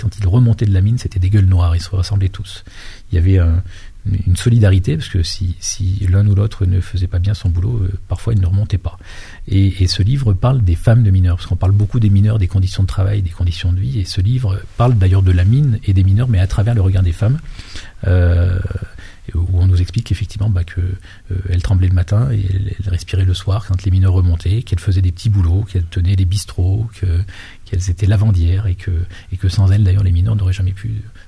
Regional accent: Auvergne-Rhône-Alpes, France; born there; moi je suis né en Auvergne.

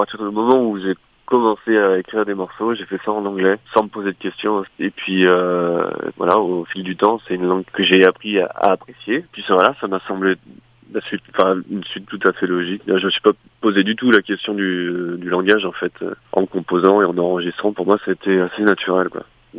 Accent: Lyon, Auvergne-Rhône-Alpes, France; born there; Ouais, je suis né à Croix-Rousse, ouais. Donc on va dire lyonnais de souche.

